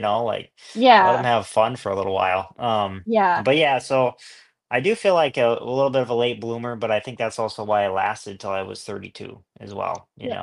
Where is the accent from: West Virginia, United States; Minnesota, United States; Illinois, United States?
Minnesota, United States; Millville; My parents own Millville, so I was born in 89 in Minnesota and basically grew up with like yeah, Spring Creek Motocross Park, Millville in my backyard.